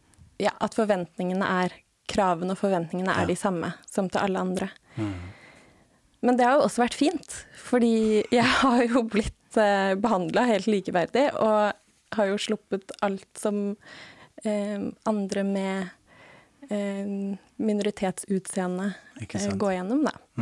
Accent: Rakkestad, Østfold, Norway; also born or lived in Ås; vokst opp på landet. Mm-hmm. Først I Ås og så I Rakkestad. Og har bodd lenge I Bergen, og nå I Oslo.

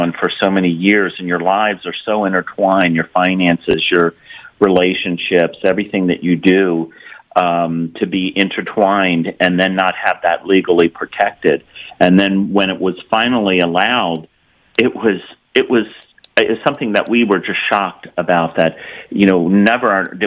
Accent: Baltimore, California, United States; now in Connecticut, United States; I grew up in actually in Baltimore in California, but came here when I was in high school.

